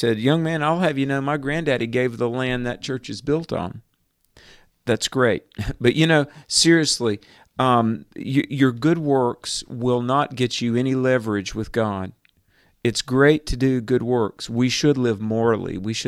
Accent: Southern United States, United States; You know, I grew up in the Bible Belt.

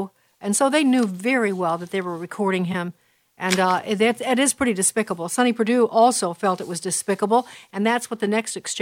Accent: Chicago, Illinois, United States; In Chicago, I've told you this, my hometown

